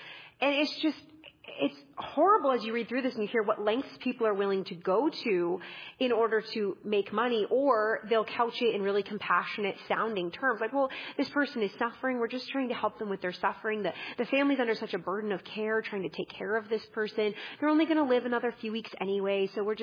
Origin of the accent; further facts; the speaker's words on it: Canada; my home country in Canada